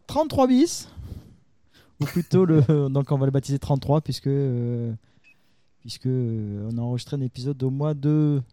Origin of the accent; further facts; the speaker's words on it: France; comme on dit, hein, chez nous en France.